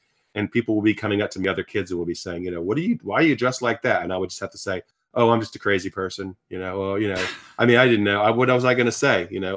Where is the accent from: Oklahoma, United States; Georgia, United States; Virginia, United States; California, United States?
Virginia, United States; where I grew up in Richmond was actually a suburb of Richmond, about 30 miles outside the city, sort of very country-ish.